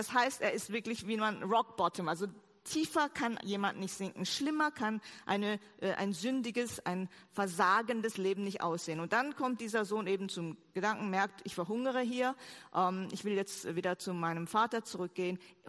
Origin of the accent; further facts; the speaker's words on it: South Korea; ich bin ja aus Korea gekommen, sehr konservativ, in Korea Theologie studiert